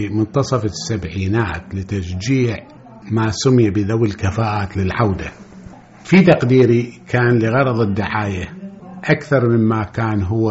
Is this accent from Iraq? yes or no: yes; Iraq; moved away; بس حد ما رجعت للعراق رحت لواشنطن دي سي، أصريت قلت لهم أريد أرجع عراقي، صدروا لي باسبورت عراقي، أولادي سجلتهم عراقيين، ورجعت للعراق كعراقي